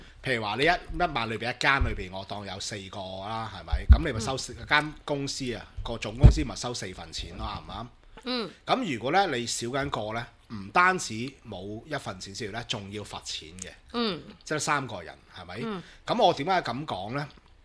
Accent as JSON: {"language": "Cantonese", "country": "Hong Kong"}